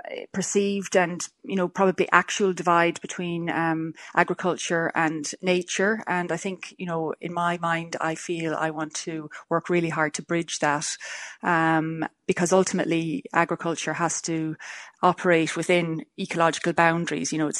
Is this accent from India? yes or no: no; Connacht, Ireland; myself and Hildegard Nocton, the 2 super junior ministers, are from the West. I'm from Mayo originally.